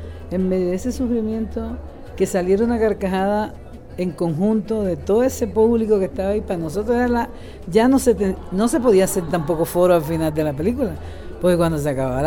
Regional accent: Montes de María, Colombia; yo vengo de Colombia, de un lugar en el norte de Colombia que se llaman Los Montes de María, que es toda una subregión que tiene 15 municipios.

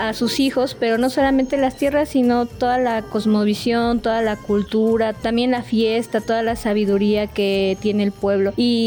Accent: Cuetzalan, Puebla, Mexico; yo que soy de Cuetzalan, siempre pienso en la sierra y pues en Cuetzalan, en montañas, en mucha vegetación, en humedad, ¿no?

